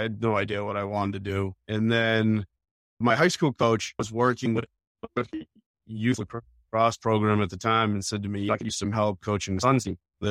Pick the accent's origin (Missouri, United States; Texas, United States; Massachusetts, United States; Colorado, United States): Massachusetts, United States; Burlington; So I grew up in Burlington. Burlington, Mass. Played hockey growing up.